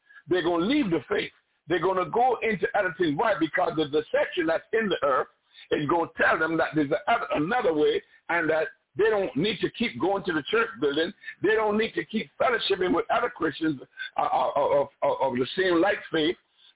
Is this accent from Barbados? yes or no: yes; Barbados; I shared this sometime back in the country that I grew up in Barbados.